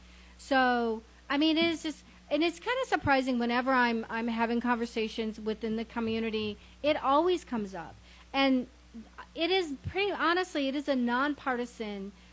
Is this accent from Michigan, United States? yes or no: yes; Michigan, United States; And growing up in Michigan, there was hunting season, but the conversation was, if you see a gun, come home.